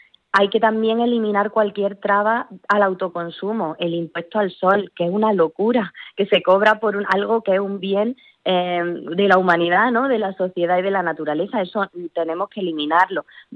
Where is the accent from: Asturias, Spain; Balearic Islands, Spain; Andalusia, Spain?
Andalusia, Spain; Jaén; porque yo es que soy de Jaén, y Jaén es una provincia muy rural por la que hay que mirar también.